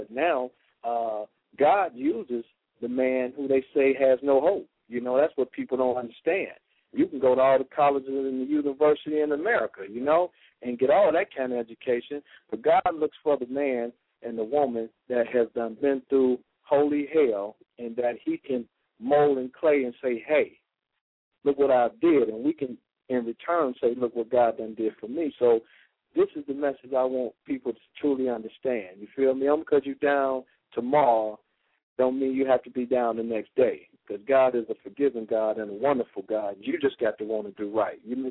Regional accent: Detroit, Michigan, United States; like I say, you know, I'm from Detroit, Brother Jackson

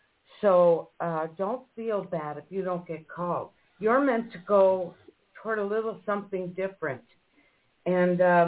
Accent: Duluth, Minnesota, United States; And you know that we're from Duluth.

